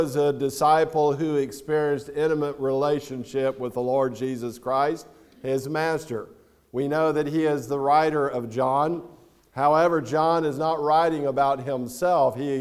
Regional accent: Florida, United States; I'm from Florida, and it's hot there probably 9 months out of the year, and so this is quite cool weather for me

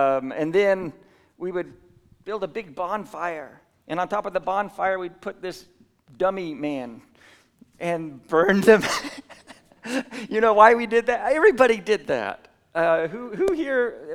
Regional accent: New Zealand; I grew up when I was really young here in New Zealand. You know, I grew up mostly in New Zealand

